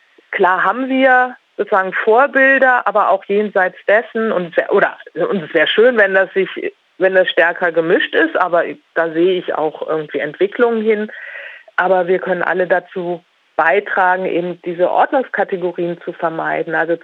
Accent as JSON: {"language": "German", "region": "Lower Saxony", "country": "Germany", "said": "In Niedersachsen ist das, wo ich herkomme, ist das jetzt noch nicht in der gleichen Weise erfolgt"}